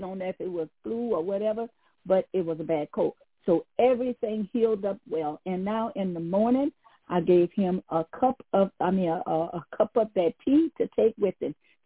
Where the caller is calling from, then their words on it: New Orleans, Louisiana, United States; I'm calling from New Orleans.